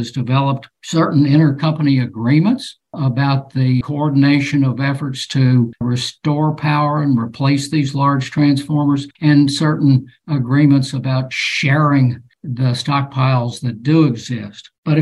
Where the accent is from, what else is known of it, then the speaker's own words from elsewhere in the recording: Toledo, Ohio, United States; I grew up in Toledo, Ohio.